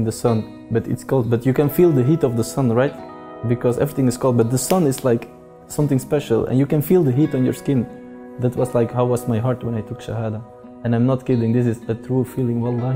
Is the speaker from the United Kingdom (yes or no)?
no; Brussels, Brussels-Capital Region, Belgium; English is a second language; now in Turkey; I come from Belgium, originally from Brussels, now living in Turkey for Erasmus exchange student because I'm studying law. I'm 23 years old and Alhamdulillah I'm already 6 years converted to Islam.